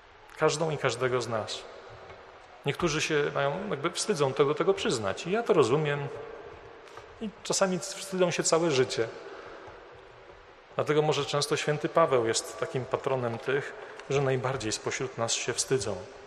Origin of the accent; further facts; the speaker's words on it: Warsaw, Masovian Voivodeship, Poland; Ja pochodzę z Warszawy, o czym pewnie większość z was wie. Urodziłem się na Służewie, nie na Służewcu, tylko na Służewie.